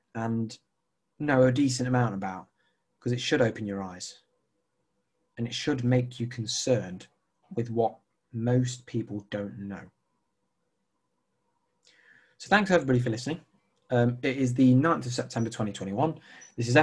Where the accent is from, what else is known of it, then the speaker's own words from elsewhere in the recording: United Kingdom; I love the UK. It's my home. I'm proud of being British, very proud.